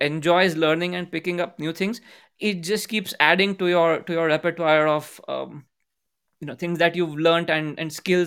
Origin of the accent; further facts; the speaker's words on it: Maharashtra, India; first language Gujarati; English is a second language; Gujarati is my mother tongue, so I was born speaking it. Hindi is like one of the most widely prevalent languages in India, and so you pick up Hindi by default. And then I grew up in a province called Maharashtra.